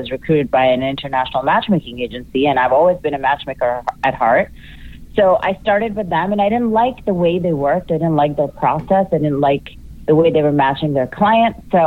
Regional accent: Houston, Texas, United States; also born or lived in Portland, Oregon; now in Manhattan, United States; No, I'm actually from Houston, Texas, and then lived in Portland, Oregon for a long time, and I traveled all over the West Coast. So I do come to LA and San Francisco a lot, and then now I live in Manhattan.

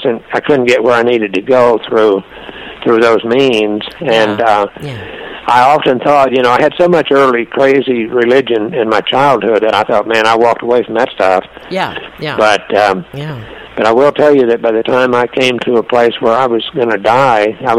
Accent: Texas, United States; I grew up in poverty in Texas.

